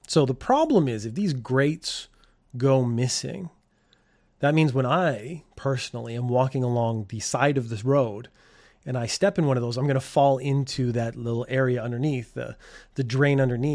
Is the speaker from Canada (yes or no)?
yes; Canada; I think it's because I come from Canada.